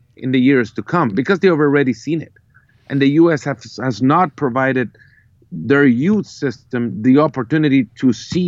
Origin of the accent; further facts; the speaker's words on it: El Salvador; I come from El Salvador